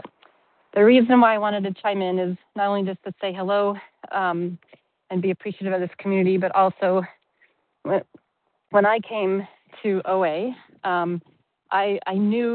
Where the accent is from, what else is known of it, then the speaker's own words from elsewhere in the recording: Colorado, United States; now in Poland; I am formerly of Colorado, moved to Poland a while ago, so I'm calling from Europe.